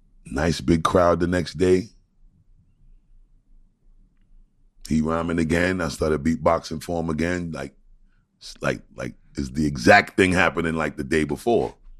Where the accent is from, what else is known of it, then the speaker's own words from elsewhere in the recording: Brooklyn, New York, United States; And I'm saying to myself, I'm from Brooklyn. And the mentality back then was everybody from Long Island was pussy. You know, it's the suburbs.